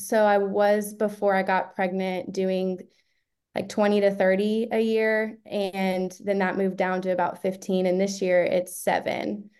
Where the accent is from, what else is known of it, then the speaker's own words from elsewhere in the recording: Lexington, Kentucky, United States; I'm from Lexington, Kentucky.